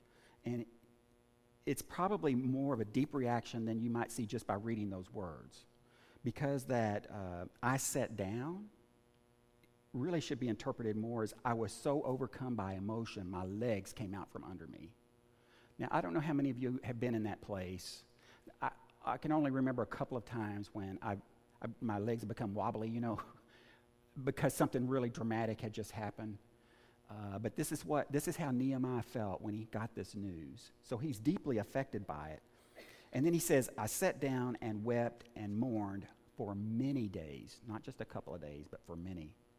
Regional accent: Texas, United States; also born or lived in Kentucky, United States; I'm from Texas, and I still love Texas. I still get a little perturbed today when people introduce me as a native from Texas, when they're introducing me.

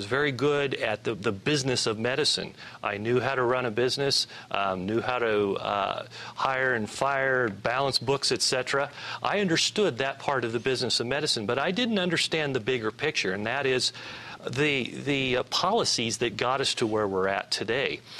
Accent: Nebraska, United States; Well, Amy, I grew up in Nebraska, and I came from a very conservative background, an evangelical background.

